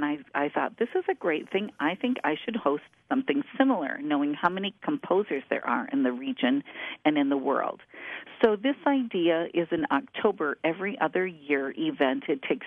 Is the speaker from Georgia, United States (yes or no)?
no; New Richmond, Wisconsin, United States; I am originally from New Richmond, Wisconsin.